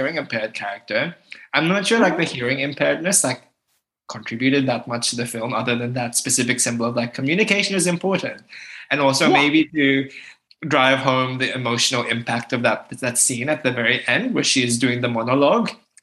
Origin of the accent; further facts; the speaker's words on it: Philippines; now in Japan; I'm looking for representation of me as a Filipino person living in Japan or something along those lines.